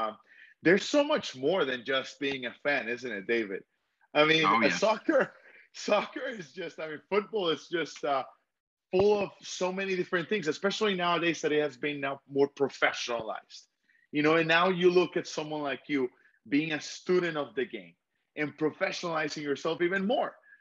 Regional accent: Honduras; the truth of the sport back in my home country of Honduras.

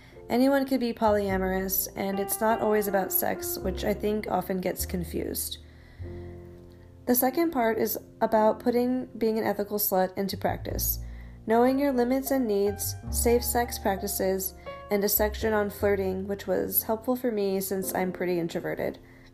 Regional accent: Olympia, Washington, United States; from Olympia, Washington.

